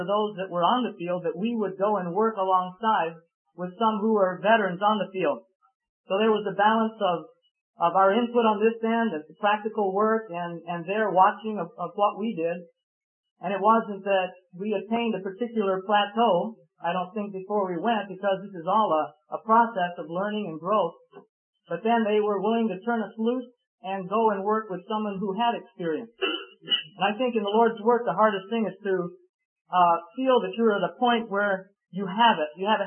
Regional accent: Philippines; born there; I was born in the Philippines, and my folks were there at that time.

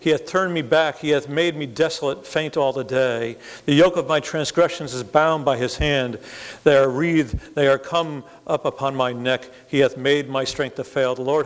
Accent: Connecticut, United States; now in Tennessee, United States; Some of you know we're from Tennessee and originally from Connecticut, but now we're moving to Tallahassee area.

